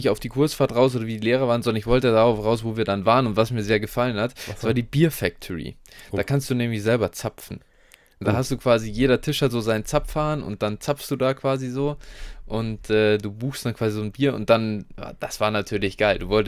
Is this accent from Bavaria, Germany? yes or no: yes; Bavaria, Germany; Ich weiß noch, ja, wir hatten bei uns in Bayern, ich weiß nicht, ob das bundesweit so ist, fährst du in der 11. Klasse war es bei uns dann